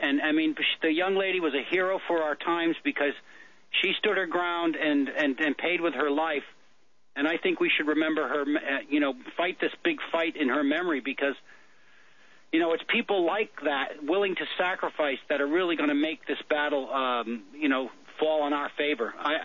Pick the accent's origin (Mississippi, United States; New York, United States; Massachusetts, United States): Massachusetts, United States; we're both originally from Massachusetts. You're calling your show's originates in Massachusetts. I come from a small town in Mass, and it's a community where, you know, if you grew up there, you know the policeman in the town.